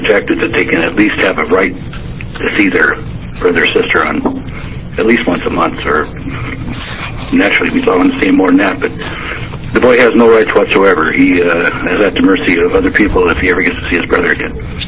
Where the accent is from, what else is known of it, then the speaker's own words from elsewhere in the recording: Medford, Oregon, United States; We're from Medford, Oregon.